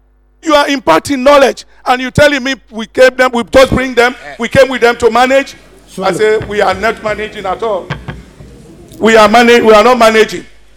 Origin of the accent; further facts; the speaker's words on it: Kailahun, Eastern Province, Sierra Leone; I'm a wise man. I'm coming from Kailau, the East.